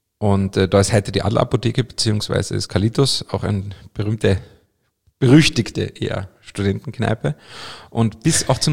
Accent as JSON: {"language": "German", "region": "Carinthia", "country": "Austria", "tie": "born or raised there", "said": "in meiner Heimat Kärnten gibt es ein Sankt Veit"}